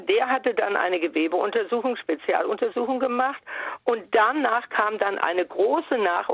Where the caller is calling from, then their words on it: Frankfurt, Hesse, Germany; Ja, ich komme hier aus Frankfurter Gegend